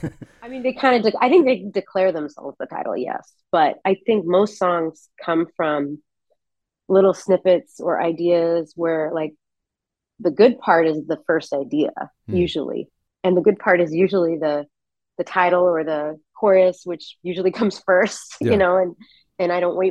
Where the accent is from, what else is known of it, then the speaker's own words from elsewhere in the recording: Texas, United States; And then I grew up in Texas on top of it. It's just in the water.